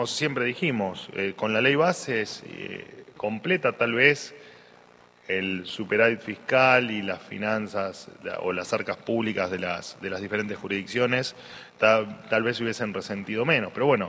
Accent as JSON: {"language": "Spanish", "country": "Argentina", "said": "que en el futuro nos haga sentir orgullosos a todos los argentinos de cómo hemos sacado al país de la más absoluta miseria."}